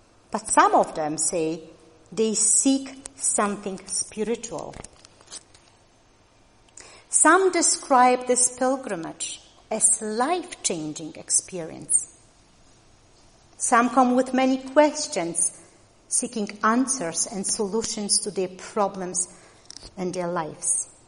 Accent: Poland; English is a second language; Most of you will know I come from Poland, and I was a city girl, born and bred in a rather large town. But almost all my relatives were farmers.

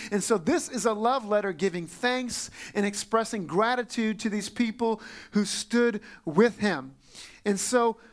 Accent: New Orleans, Louisiana, United States; He had a 25-year career, mostly with my hometown team of the New Orleans Saints.

